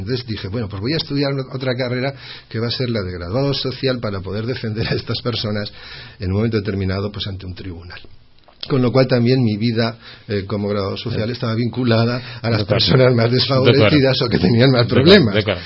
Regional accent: Bilbao, Basque Country, Spain; now in Catalonia, Spain; Bueno, soy de Bilbao, nací en Bilbao, en el País Vasco. Hace ya unos cuantos años que estoy en Cataluña.

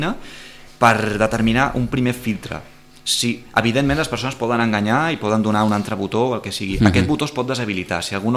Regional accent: Sitges, Catalonia, Spain; sense haver escoltat que som de Sitges

